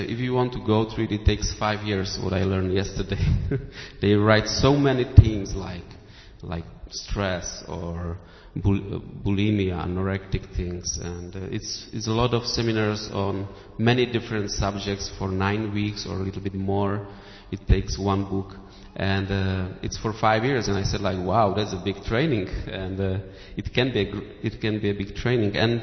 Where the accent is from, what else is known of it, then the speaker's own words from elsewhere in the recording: Czechia; English is a second language; I was born in Czech Republic, and I was raised there, and I grew up on the border with Poland and Slovakia, and I understand a little bit Polish and Slovakia and Russians, and I learned a little of English